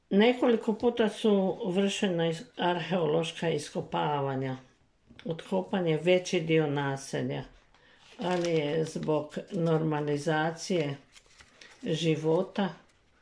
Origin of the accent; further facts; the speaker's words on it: Petrijanec, Varaždin County, Croatia; Rođena sam u Petrijancu i gotovo cijelo djetinjstvo sam provela tu uz roditelje. Živjela sam u kamenoj kućici na kraju ulice Butine.